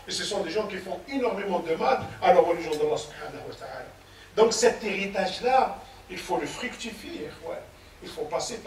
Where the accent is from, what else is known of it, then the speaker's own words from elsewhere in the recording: Algeria; je viens d'Algérie, j'ai vécu là-bas, mes parents sont musulmans, l'Algérie c'est un pays musulman